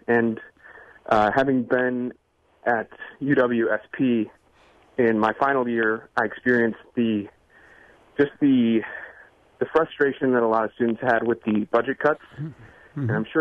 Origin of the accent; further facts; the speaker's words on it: Wisconsin, United States; So I grew up in Door County, and I was surrounded by a lot of different theaters up here.